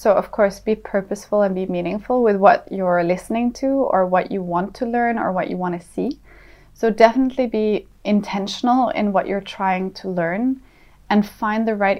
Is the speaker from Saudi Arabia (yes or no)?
yes; Saudi Arabia; Being born and raised in Saudi, I know really how much has changed there